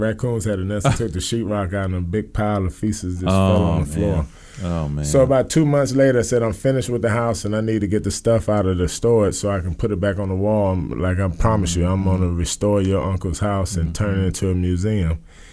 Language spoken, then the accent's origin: English; Ohio, United States; You know, and I'm from Ohio, so I don't even know